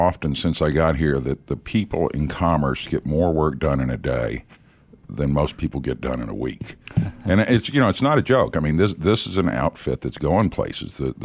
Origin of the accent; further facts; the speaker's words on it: Corpus Christi, Texas, United States; And Corpus Christi is my hometown, and I didn't know college was even an option. That was so far off the radar screen in South Texas.